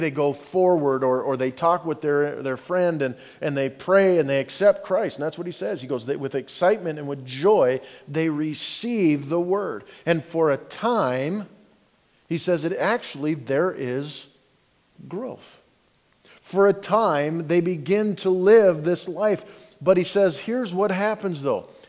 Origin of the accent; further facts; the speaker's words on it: Canada; I remember as a kid growing up in Canada